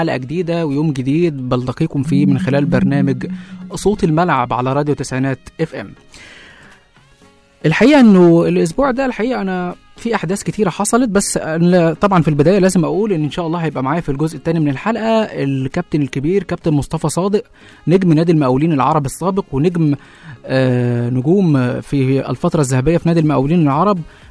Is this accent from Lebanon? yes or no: no; Egypt; انه الحفلة موجودة عندنا في مصر